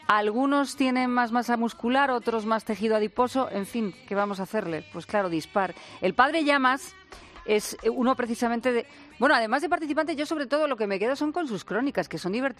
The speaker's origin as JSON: {"language": "Spanish", "country": "Spain", "said": "que nos dice cómo somos los españoles, cómo hemos cambiado los españoles en el supermercado"}